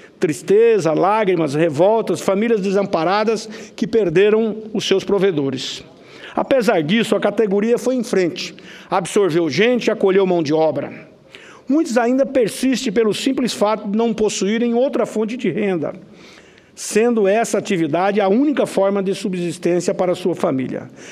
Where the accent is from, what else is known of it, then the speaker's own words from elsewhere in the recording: Rondonópolis, Mato Grosso, Brazil; Lá na minha cidade, Rondonópolis